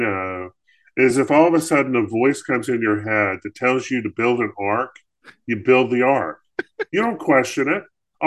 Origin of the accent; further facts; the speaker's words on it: Fayetteville, North Carolina, United States; a real person from Fayetteville, North Carolina, which I consider my hometown.